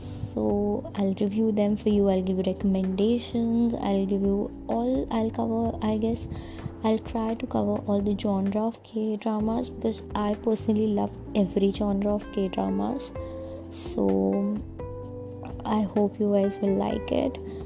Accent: India; first language Hindi; English is a second language; maybe some Hindi phrases or some Hindi slangs would come in between naturally, because I'm an Indian and Hindi is my language.

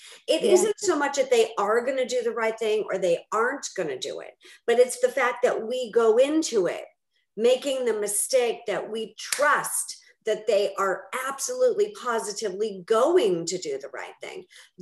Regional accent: Boston, Massachusetts, United States; accent: Boston; Like, here's my Boston accent. I'm out of here.

